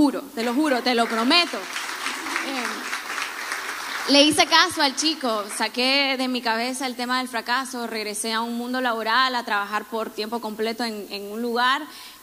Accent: Nicaragua; now in United States; soy nicaragüense, radicada acá en los Estados Unidos hace 12 años.

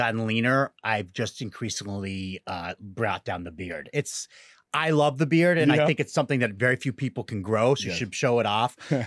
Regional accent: Portville, New York, United States; I grew up in Portville, New York, population 959 people.

